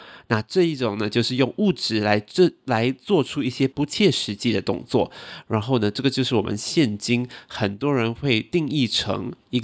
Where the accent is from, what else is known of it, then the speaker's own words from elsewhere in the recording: Singapore; 我们新加坡人可能比较不浪漫